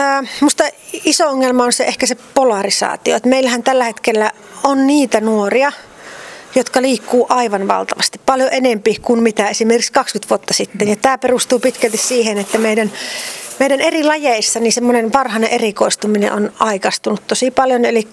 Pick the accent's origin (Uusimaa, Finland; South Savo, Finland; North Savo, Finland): North Savo, Finland; Varkaus; Joo, kyllä näin, että tosiaan Varkaudesta olen kotoisin